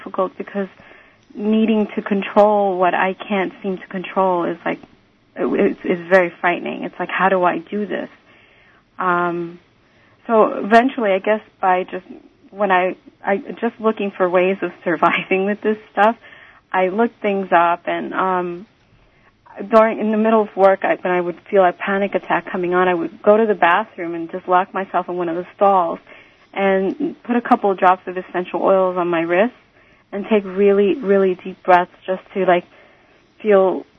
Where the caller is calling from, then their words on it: New Jersey, United States; I'm from New Jersey.